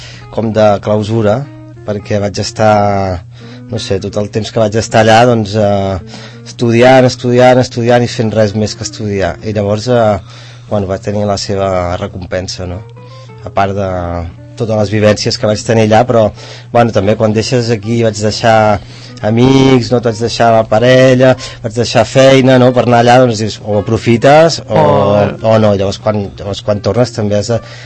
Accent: Ripoll, Catalonia, Spain; Home, al principi va ser bastant dur, sí, sí, a més jo soc de Ripoll i on vaig tornar, doncs vaig anar a vivir a Ripoll

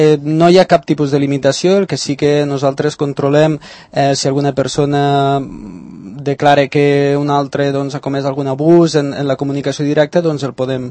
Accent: Lleida, Catalonia, Spain; now in Barcelona, Spain; Jo sóc de Lleida, com s'ha notat una mica l'accent, i bé, vaig vindre aquí a Barcelona

